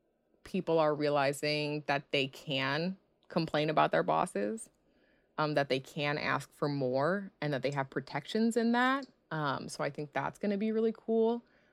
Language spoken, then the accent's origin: English; Minneapolis, Minnesota, United States; I'm from Minneapolis, so I got to represent.